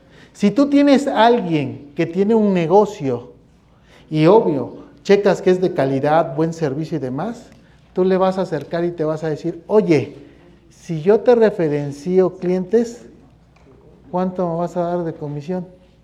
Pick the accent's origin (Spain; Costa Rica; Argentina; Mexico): Mexico; Huajuapan, Oaxaca; also born or lived in Xalapa, Veracruz; Yo tenía una casa en Jalapa cuando yo estuve en Jalapa, Veracruz, varios años, luego me vine a Oaxaca otra vez, yo soy de Huajuapan, pero aquí tengo toda mi vida casi.